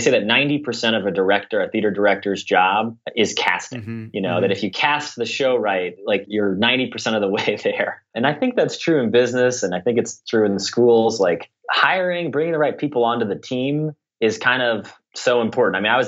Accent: Kansas City, Missouri, United States; I mean, I think I'm a New Yorker, really. I grew up in Kansas City

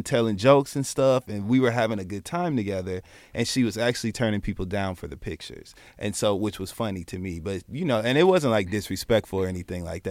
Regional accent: New York, United States; Once again with myself … I'm an actor from New York.

